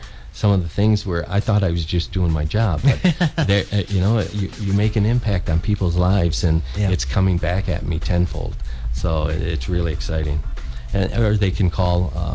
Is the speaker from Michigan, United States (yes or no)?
yes; Detroit, Michigan, United States; now in Marquette, United States; I'm originally from Detroit area.